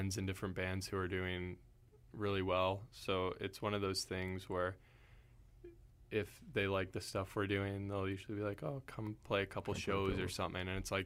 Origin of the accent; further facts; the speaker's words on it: Ontario, Canada; so that there's a little bit of that. I'm from Ontario originally, right.